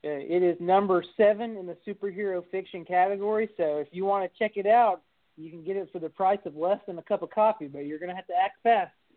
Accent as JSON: {"language": "English", "region": "Kentucky", "country": "United States", "said": "A little about me by way of introduction. I'm an author from Kentucky."}